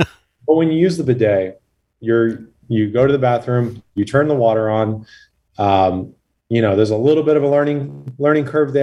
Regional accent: South Carolina, United States; I grew up in South Carolina, paycheck to paycheck

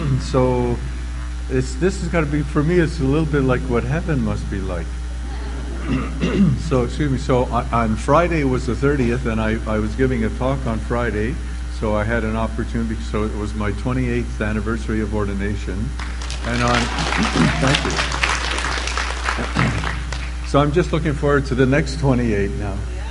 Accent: Montreal, Quebec, Canada; when I was a young boy growing up in Montreal … So in case you're not too sure, I am of Italian descent.

